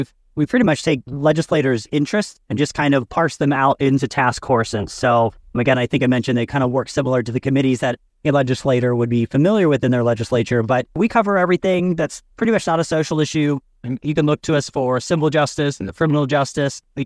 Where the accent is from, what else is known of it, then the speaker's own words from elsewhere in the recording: Ohio, United States; I'm from Ohio. We are a full-time legislature.